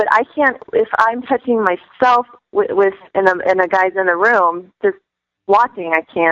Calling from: California, United States; My name is … I'm from California.

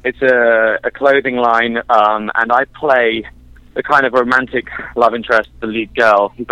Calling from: Toronto, Ontario, Canada; I'm actually calling you guys from Toronto.

